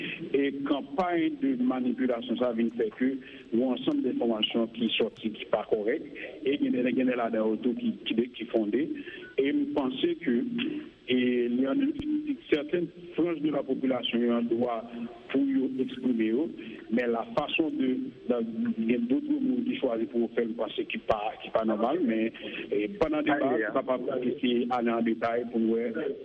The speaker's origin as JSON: {"language": "French", "country": "Haiti", "said": "nous sommes des Haïtiens"}